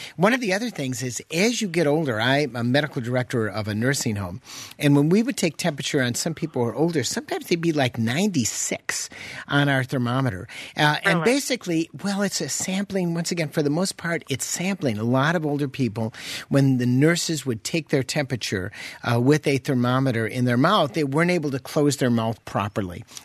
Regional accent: Chicago, Illinois, United States; It's my first language, but the real problem is I'm from Chicago. I mean, I was born and bred in Chicago. And, you know, we talk differently in the Windy City

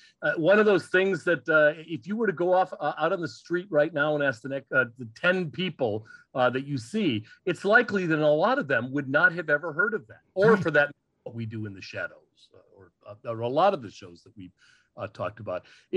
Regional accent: Chicago, Illinois, United States; I grew up in Chicago, and I still, after having lived in upstate New York for 30 years, I still have dreams, actual dreams about Italian beef.

